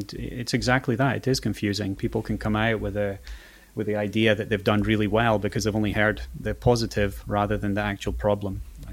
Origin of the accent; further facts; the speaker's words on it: Scotland, United Kingdom; being Scottish, it's pretty easy for me to go and be quite pointed about what's up